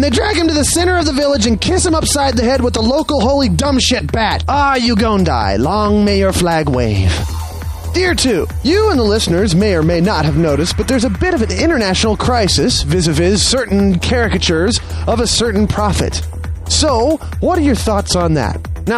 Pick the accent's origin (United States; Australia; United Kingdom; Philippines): Australia; now in Canada; I am an Australian, and I've recently moved to Canada.